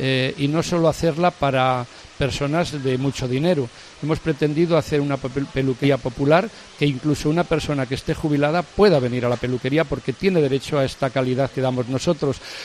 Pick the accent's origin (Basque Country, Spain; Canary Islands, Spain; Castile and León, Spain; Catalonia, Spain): Castile and León, Spain; Salamanca; nosotros somos muy salmantinos, mi esposa y yo